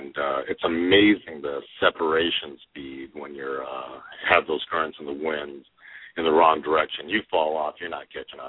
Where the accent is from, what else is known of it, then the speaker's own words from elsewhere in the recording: Alaska, United States; And then I kind of moved back to Alaska, my home state, started looking around